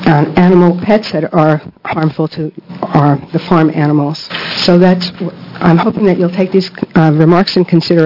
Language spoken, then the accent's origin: English; Benton County, United States; I'm from Benton County